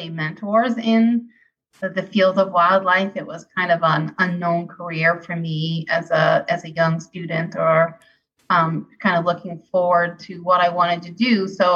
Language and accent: English; Boston, Massachusetts, United States; I grew up outside of Boston, 11 miles outside of Boston.